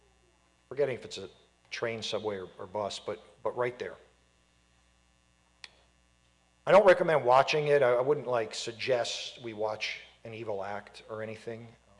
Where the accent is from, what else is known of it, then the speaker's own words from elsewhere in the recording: Florida, United States; also born or lived in North Carolina, United States; We are originally from Florida, have been in North Carolina for 6 years, thought we were going to retire there.